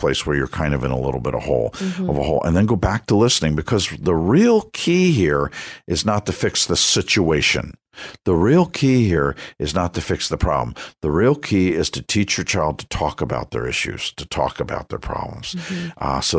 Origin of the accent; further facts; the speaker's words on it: United States; also born or lived in Bethesda, Maryland; I grew up right outside of Manhattan in the era of the Fonz